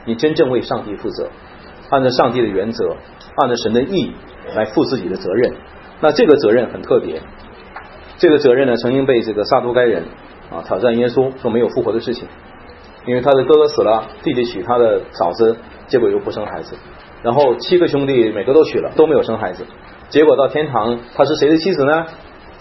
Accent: China; 这个我们这个中国就是你不要断了我的香火，我们中国人叫不要断了香火，对不对？

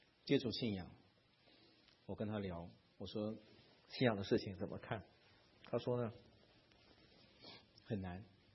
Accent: China; 因为我是中国人，我非常的羡慕以色列人

